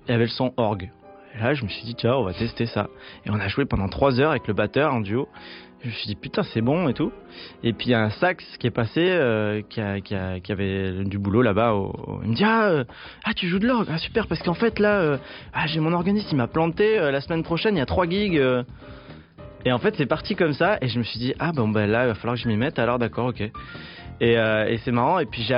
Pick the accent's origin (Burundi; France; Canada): France; Vauvert, Occitanie; il faut savoir que je viens de Vauvert. Vauvert, c'est un village à côté de Nîmes